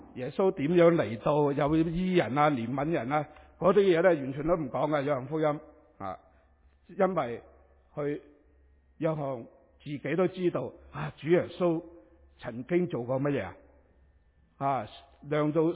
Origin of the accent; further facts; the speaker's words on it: Canada; 我加拿大人呢我头两年呢我都可以呢一路呢喺学院做工